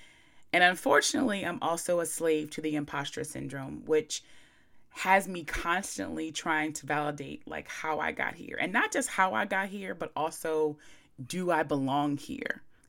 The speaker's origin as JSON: {"language": "English", "town": "Chestertown", "region": "Maryland", "country": "United States", "said": "I'm from a small town in Maryland. I'm not from Baltimore. Sorry to disappoint you. I'm from Chestertown, Maryland."}